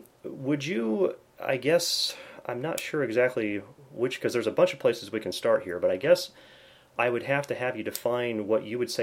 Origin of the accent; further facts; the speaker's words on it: Indiana, United States; you grew up in Pennsylvania, I grew up in Indiana